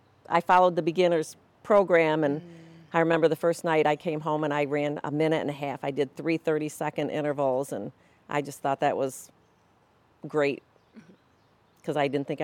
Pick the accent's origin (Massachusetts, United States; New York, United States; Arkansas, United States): Massachusetts, United States; Fall River; born there; I was born in Fall River.